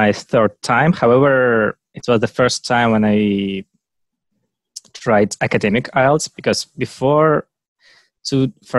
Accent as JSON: {"language": "English", "region": "Moscow", "country": "Russia", "second_language": "English", "said": "Yeah, I'm from Russia and I live in Moscow now."}